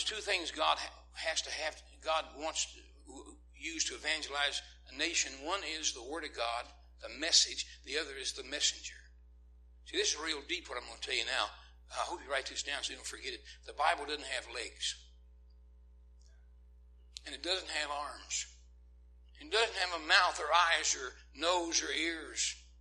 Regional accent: West Virginia, United States; I'm from West Virginia, you know, and they've got a lot of mountains up there, hills or mountains.

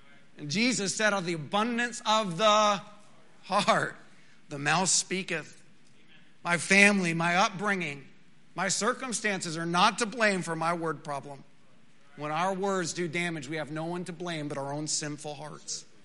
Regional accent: Texas, United States; accent: West Texas; I grew up in West Texas, and everyone there has a distinct accent. Now, I've never thought that I had a bad West Texas accent.

